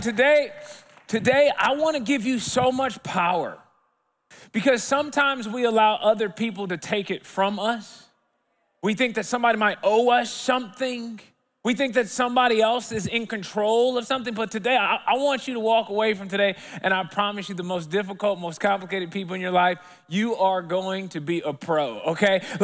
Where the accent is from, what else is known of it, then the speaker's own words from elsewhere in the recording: Dallas, Texas, United States; I'm from Dallas and I've got a beautiful family, a wife of 12 years and two children.